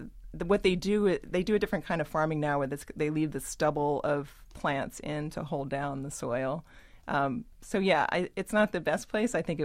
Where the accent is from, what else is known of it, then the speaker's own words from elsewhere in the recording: Cleveland, Ohio, United States; also born or lived in San Diego / Chicago; now in Brooklyn, United States; There was a short stint in Chicago, where my parents are both from. But yes, I grew up mainly in Cleveland and in San Diego.